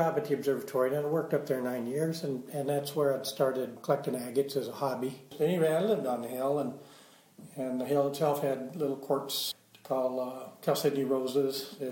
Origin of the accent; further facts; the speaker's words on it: South Dakota, United States; I grew up in the Black Hills, and that's real rich in minerals and of course, fossils in the Badlands